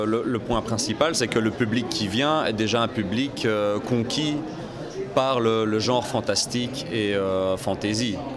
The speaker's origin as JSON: {"language": "French", "country": "Belgium", "said": "parce que je viens de Belgique"}